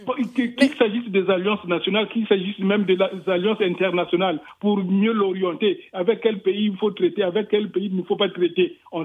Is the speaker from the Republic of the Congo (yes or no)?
yes; Republic of the Congo; bon, moi je suis du Congo-Brazzaville